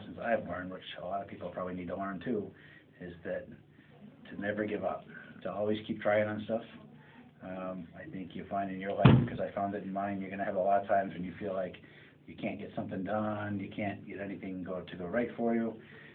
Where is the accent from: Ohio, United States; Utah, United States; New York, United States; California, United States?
New York, United States; Binghamton; also born or lived in Indiana / Endicott; So after about a year in Indiana, before I remember anything, we moved to New York, upstate New York, in a town called, or city called Binghamton, New York.